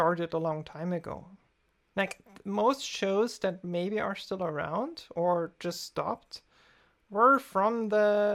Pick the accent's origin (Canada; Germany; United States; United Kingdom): Germany; English is a second language; different soundtrack in Germany. Said I used to watch everything dubbed because back then, I mean, I didn't speak English well enough to do that, or not at all.